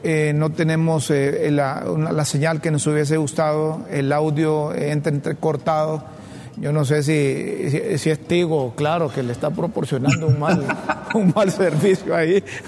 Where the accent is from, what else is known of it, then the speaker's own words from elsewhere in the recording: Honduras; Porque a nosotros como hondureños nos preocupa